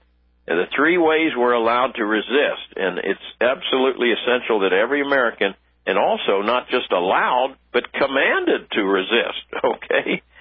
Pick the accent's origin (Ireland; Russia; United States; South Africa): Ireland; I'm an Irishman myself, and I get enjoyment out of Irish jokes.